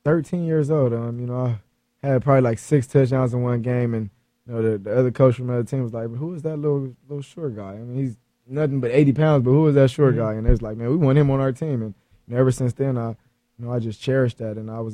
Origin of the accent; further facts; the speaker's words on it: West Coast, United States; Being young, growing up in the West Coast